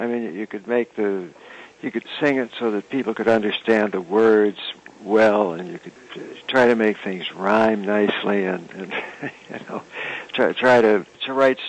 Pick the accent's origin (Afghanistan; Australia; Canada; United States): Canada; Toronto, Ontario; came back and just took it back to my hometown here, Toronto.